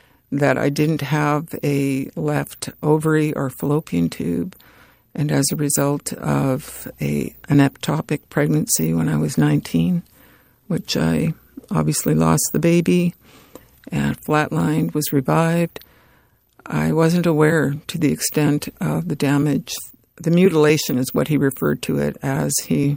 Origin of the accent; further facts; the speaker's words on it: Edmonton, Alberta, Canada; I grew up in Edmonton and I grew up in the north.